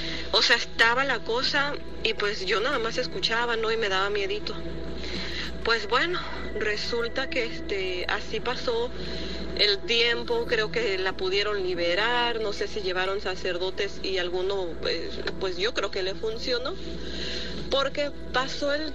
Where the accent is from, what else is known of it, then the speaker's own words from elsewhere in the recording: Petatlán, Guerrero, Mexico; en el pueblo donde yo soy de Guerrero, del municipio de Petatlán.